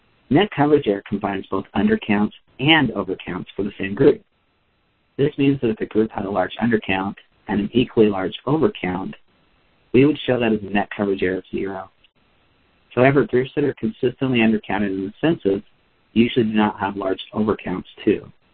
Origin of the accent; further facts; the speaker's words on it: Idaho, United States; born there; For example, I was born in Idaho, and I've lived in several states as an adult.